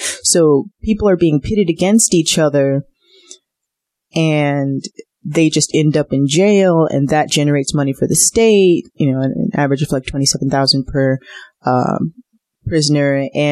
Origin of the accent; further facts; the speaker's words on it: Harlem, New York, United States; growing up in an area like I grew up in Harlem, so I could relate to the character.